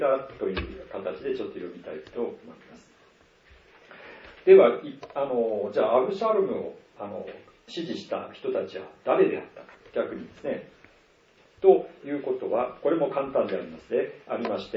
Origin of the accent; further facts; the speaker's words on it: Iwate, Japan; 私は岩手の出身ですけども